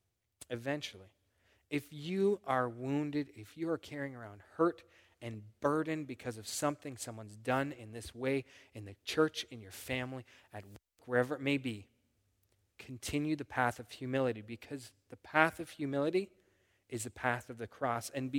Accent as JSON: {"language": "English", "country": "Canada", "said": "that's a hard thing to admit as a Canadian, right?"}